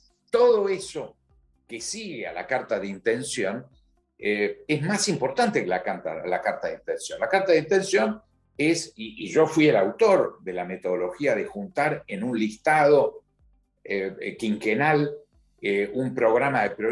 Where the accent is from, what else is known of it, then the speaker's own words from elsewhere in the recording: Argentina; Yo soy un argentino.